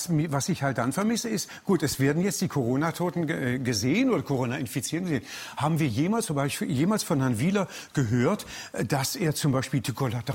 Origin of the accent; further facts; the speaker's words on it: Stuttgart, Baden-Württemberg, Germany; ich komme ja aus Stuttgart